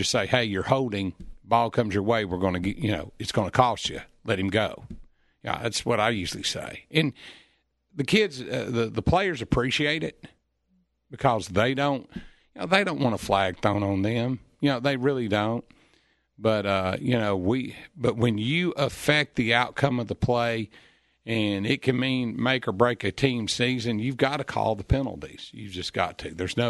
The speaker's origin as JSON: {"language": "English", "region": "Kentucky", "country": "United States", "said": "you get to Elizabethtown, or as we're from Kentucky, call E-Town"}